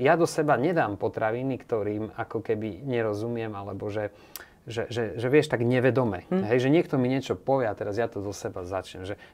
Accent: Michalovce, Košice Region, Slovakia; Ja som pôvodom z Michaloviec

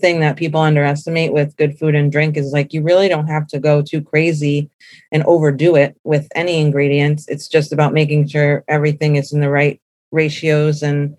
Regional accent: New Haven, Connecticut, United States; and I'm from New Haven area. So I knew this place from what it was before, which was like a taco joint.

